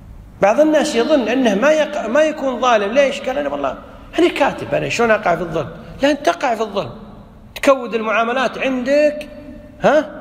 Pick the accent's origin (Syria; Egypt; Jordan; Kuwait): Kuwait